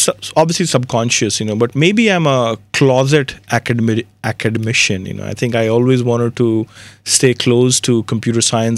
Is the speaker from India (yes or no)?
yes; India; now in United States; in 97, when I came from India to the US